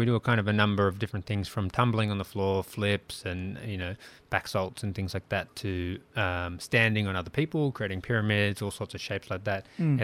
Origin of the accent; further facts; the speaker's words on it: Sydney, New South Wales, Australia; growing up in Sydney in a single mother family.